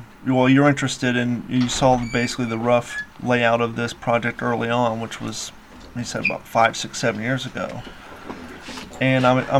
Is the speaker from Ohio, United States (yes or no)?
yes; Grove City, Ohio, United States; I am from Grove City, Ohio, which is a suburb of Columbus